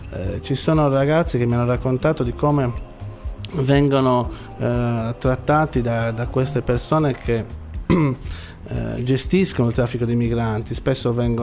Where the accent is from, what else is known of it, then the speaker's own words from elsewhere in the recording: Senegal; now in Cagliari, Italy; Io sono senegalese ma mi sento anche cagliaritano, mi sento parte di questa città